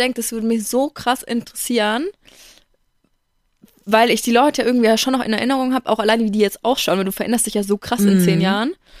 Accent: Bavaria, Germany; Also bei uns in Bayern ist es so, du wirst bis zur 10. bist du ganz normal in deiner Klasse

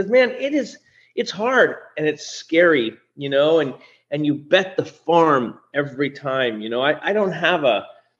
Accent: California, United States; I grew up in the Bay Area, right? I've seen this, you know, gold rush, frankly, come through multiple times

